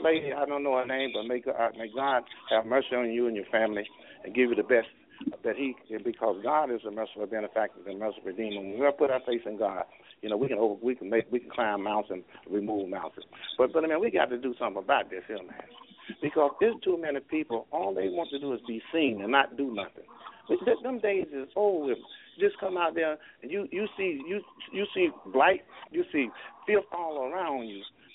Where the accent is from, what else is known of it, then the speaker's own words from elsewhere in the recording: the South, United States; I'm from the South, she would not tolerate me hanging out with a kid